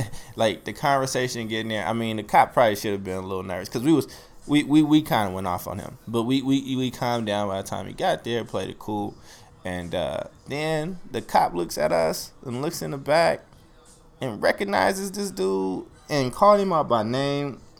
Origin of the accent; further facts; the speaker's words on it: Oakland, California, United States; they was in love with LA and Oakland music. And so I was from Oakland.